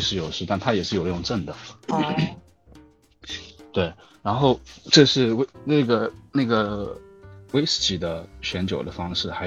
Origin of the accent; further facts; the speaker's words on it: South China, China; 不好意思，我是南方人啊